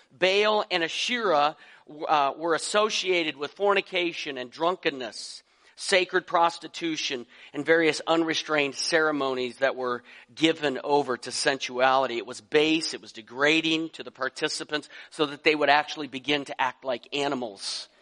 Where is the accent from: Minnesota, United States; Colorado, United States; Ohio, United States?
Colorado, United States; I grew up in Colorado, as I've told you. I used to climb various mountains